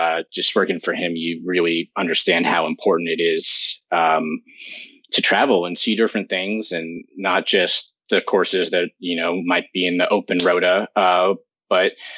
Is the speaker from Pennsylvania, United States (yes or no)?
no; New York City, New York, United States; growing up in New York City, you kind of always had to travel somewhere to find a golf course.